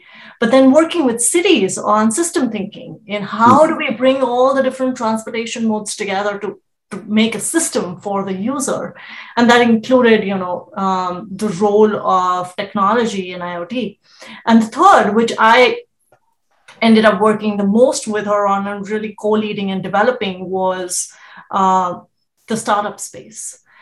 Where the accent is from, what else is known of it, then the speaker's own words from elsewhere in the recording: New Delhi, Delhi, India; moved away as an adult; now in United States; I grew up in New Delhi, India.